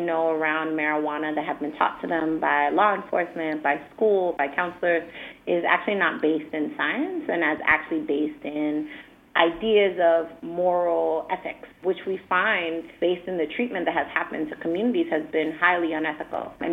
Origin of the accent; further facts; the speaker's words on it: New York, United States; As a New Yorker, it pains me to be behind our sports rivals like California and Massachusetts.